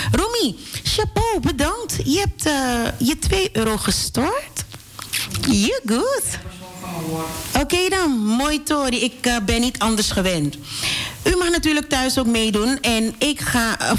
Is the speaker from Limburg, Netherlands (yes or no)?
no; Arnhem, Gelderland, Netherlands; ik kom oorspronkelijk uit Arnhem.